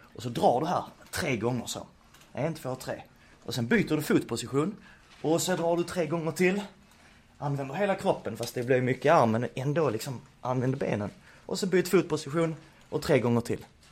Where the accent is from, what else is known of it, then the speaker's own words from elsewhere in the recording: Ystad, Skåne, Sweden; now in Örebro, Sweden; För mig som skåning som flyttade upp så blev det här uppe.